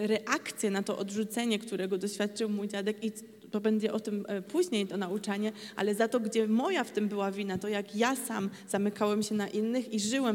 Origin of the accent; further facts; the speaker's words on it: Croatia; Ja jestem dumnym Chorwatem.